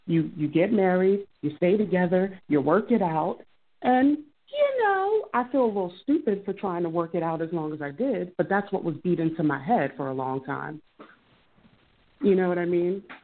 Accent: Philadelphia, Pennsylvania, United States; No, I'm from Philly.

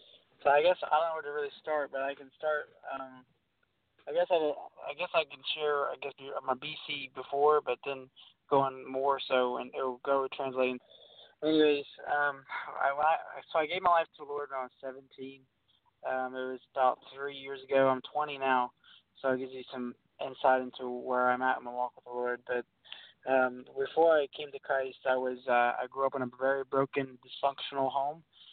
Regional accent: Orange Park, Florida, United States; I'm from Orange Park, Florida.

